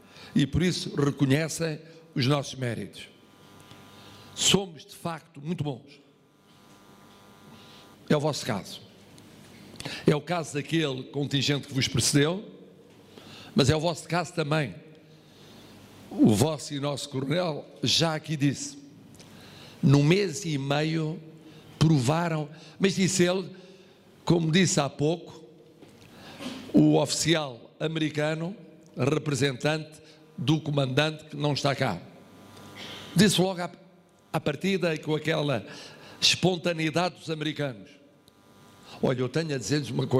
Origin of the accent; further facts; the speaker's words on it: Portugal; Somos portugueses e pertencemos à família militar.